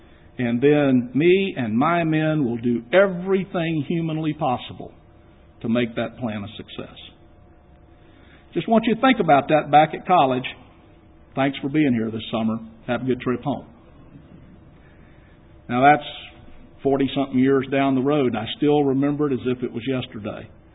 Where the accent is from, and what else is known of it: Austin, Texas, United States; born or raised there; now in Chicago, United States